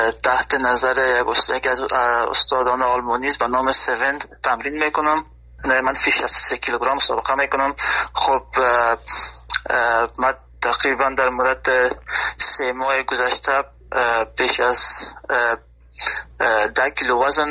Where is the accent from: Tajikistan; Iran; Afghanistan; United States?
Afghanistan; now in Germany; هدف خود از افغانستان آلمان آمدم، خیلی سختی ها را پشت سر گذاشتند